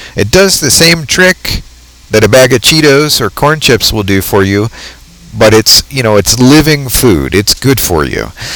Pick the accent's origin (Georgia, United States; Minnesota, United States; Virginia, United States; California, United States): California, United States; I grew up in Cali, so we eat Cali Mexi food.